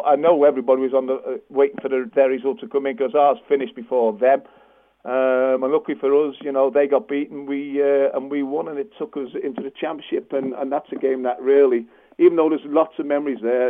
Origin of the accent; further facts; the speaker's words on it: Liverpool, North West England, United Kingdom; I'm from Liverpool. This is like my hometown. This is where I'm based now. You know, I live here. My family are all here.